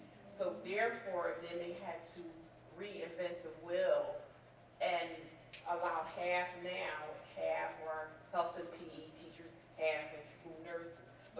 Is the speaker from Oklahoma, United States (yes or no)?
no; Camden, New Jersey, United States; because I'm from Camden, New Jersey.